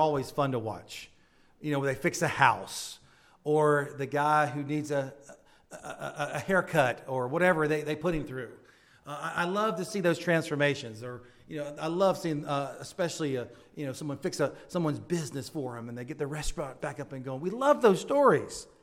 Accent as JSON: {"language": "English", "region": "Southern United States", "country": "United States", "said": "So some people, you catch me as a Southerner, my pronunciations can sound foreign to you."}